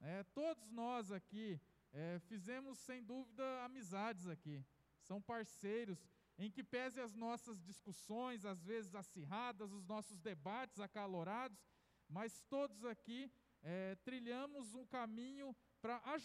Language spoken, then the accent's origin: Portuguese; Naviraí, Mato Grosso do Sul, Brazil; cidade onde nasci, onde fui criado, onde tem minha esposa, meus filhos, família